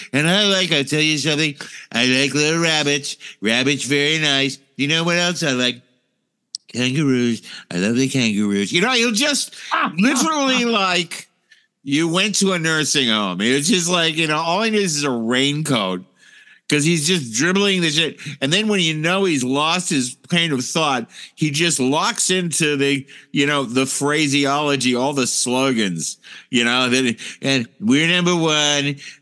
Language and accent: English; New York, United States; And I came from New York. I lived in New York, man.